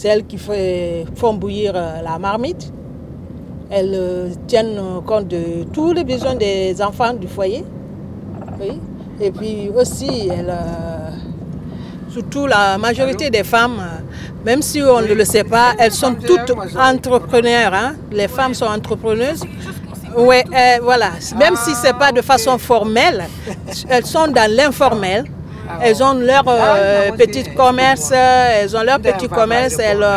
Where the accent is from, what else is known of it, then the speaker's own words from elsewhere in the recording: Guinea; now in France; Je vis en France, mais je suis guinéenne d'origine.